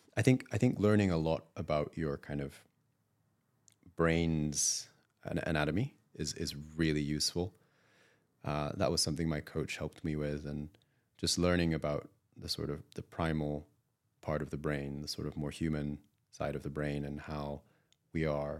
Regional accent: Japan; I grew up in Japan with a British mother and Japanese dad, and Japan is very monocultural still.

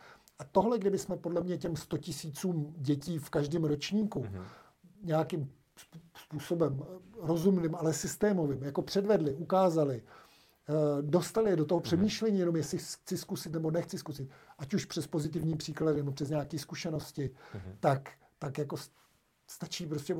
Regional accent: Trutnov, Hradec Králové Region, Czechia; když jsme před 6-7 lety zkoušeli v Trutnově, v Podkrkonoši, odkud pocházím

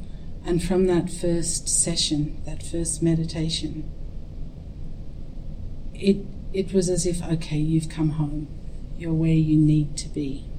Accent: Australia; because I'm an Aussie, and Aussies are not into hierarchies in that way.

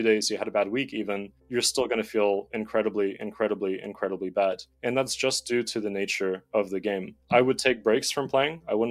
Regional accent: Ontario, Canada; I'm originally from Ontario, and Ontario legalized online gambling quite recently.

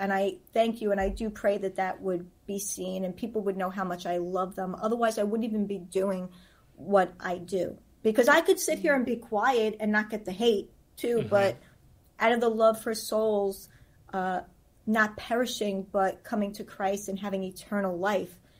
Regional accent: New York, United States; Sometimes I don't realize it because I'm Italian. I'm from New York.

